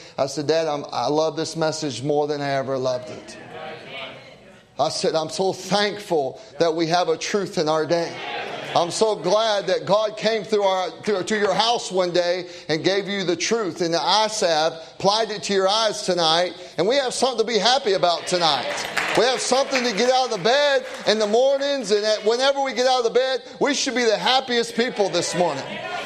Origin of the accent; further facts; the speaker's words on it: South Carolina, United States; also born or lived in Indiana, United States; I tell you, we're from South Carolina. We lived in Indiana for 8 years